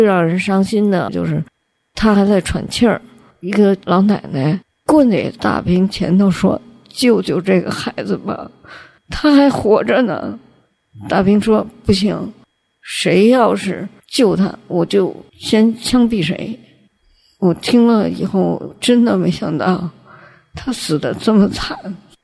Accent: China; now in abroad; 那我当然作为中国人我很关心这个事情。

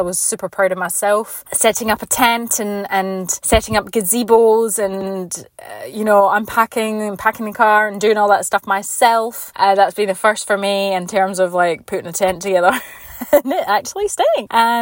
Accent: Scotland, United Kingdom; I grew up in Scotland and we did sledding in the snow.

